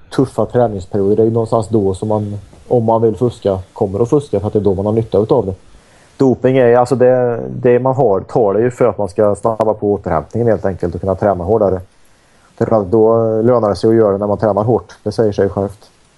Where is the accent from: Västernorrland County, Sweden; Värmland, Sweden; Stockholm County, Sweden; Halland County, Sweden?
Värmland, Sweden; Forshaga; Och så hade vi det i Forsara där jag växte upp.